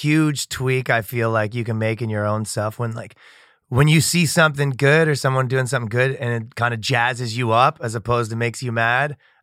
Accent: Ajax, Ontario, Canada; I'm from Ajax, right outside of Toronto

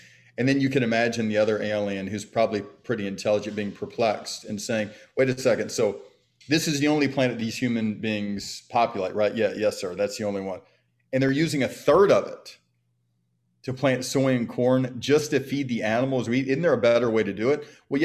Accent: Birmingham, Alabama, United States; I grew up in Birmingham, Alabama, just really focused on trying to be an athlete.

